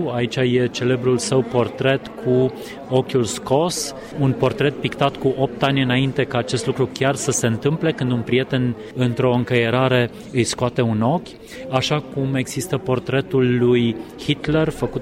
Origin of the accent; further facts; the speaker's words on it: Timișoara, Timiș County, Romania; sunt foarte mândru că sunt timișorean